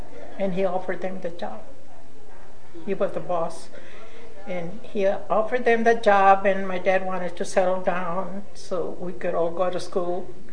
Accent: Idaho, United States; born there; and I was born in Idaho, so yeah. I was the last one to be born.

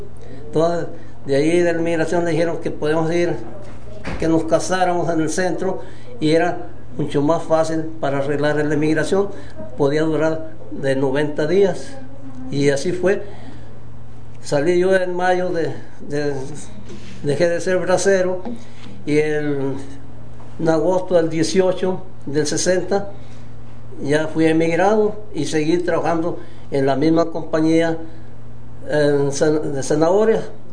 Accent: Chacala, Durango, Mexico; born there; also born or lived in Las Coloradas / Sinaloa; Yo nací el 11 de octubre de 1932. Nací en Chacala, Durango. Viví hasta la edad de 5 o 7 años en Chacala. De ahí nos cambiamos a un mineral que se llama Las Coloradas. Ahí vivimos con mi mamá hasta el 42.

